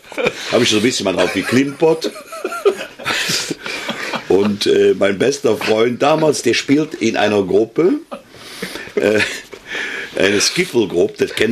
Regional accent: Cologne, North Rhine-Westphalia, Germany; Wir wären als Kölsche froh, wenn wir da stünden.

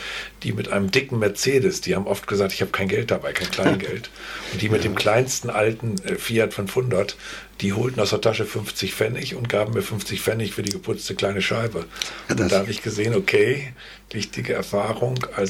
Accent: Osnabrück, Lower Saxony, Germany; aber auch meine Heimatstadt Osnabrück, über die wir schon gesprochen haben, geprägt haben.

